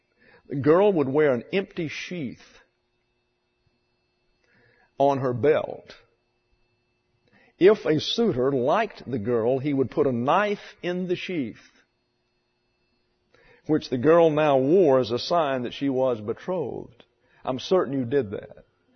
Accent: Wales, United Kingdom; Dating back to, now get this, I'm Welsh. Dating back to 17th century Wales

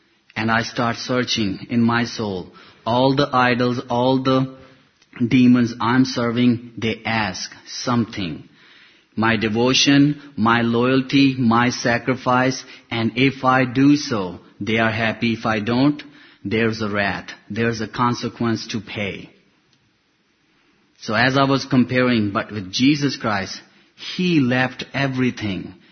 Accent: Pakistan; English is a second language; moved away; I came from Pakistan. I born in Pakistan

